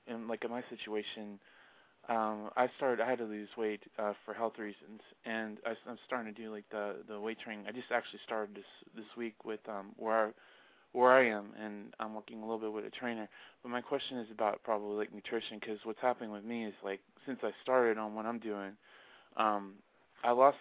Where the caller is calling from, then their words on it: Ohio, United States; From Ohio.